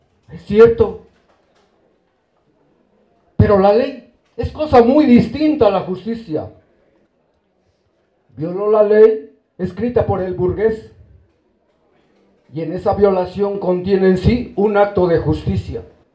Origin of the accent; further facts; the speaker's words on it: Nezahualcóyotl, State of Mexico, Mexico; Soy del Estado de México, de la ciudad de Zagualcóyotl